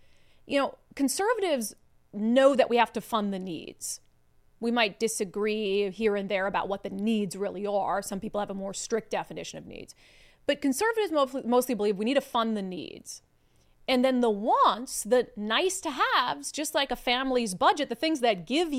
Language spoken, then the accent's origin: English; Minnesota, United States; I'm a Minnesotan. I love ice skating. I grew up on skates.